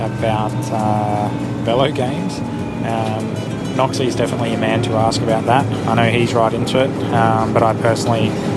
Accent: Australia; also born or lived in France / Spain; I'm certainly Australian at heart, but I spent a lot of time overseas, a few years in France and a few years in Spain.

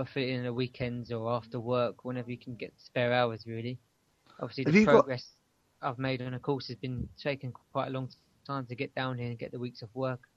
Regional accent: London, United Kingdom; I'm from London and I'm on week 5.

